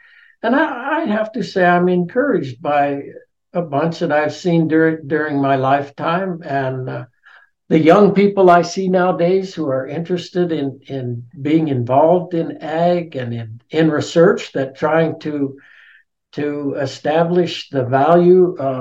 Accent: Salida, United States; I think when I grew up in Salida

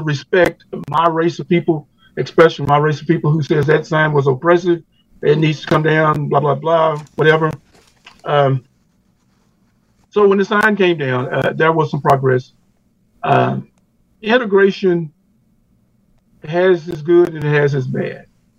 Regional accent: Greenville, United States; I try my very best in defending my hometown that we had no monopoly on racism. Racism is a part of the world. And some people make it out like Greenville has a monopoly on it, and we don't.

